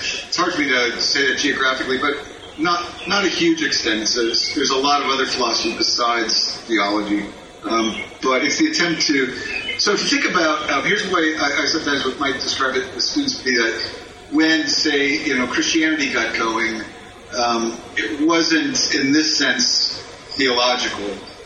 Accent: Pennsylvania, United States; I grew up near Philadelphia in a steel town.

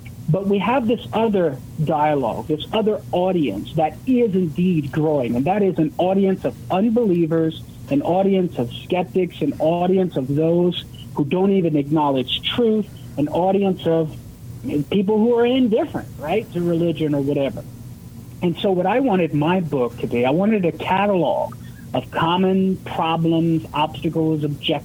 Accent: Louisiana, United States; moved away; I'm purebred Cajun, man, and I may be out of Louisiana, but sometimes I talk funny still.

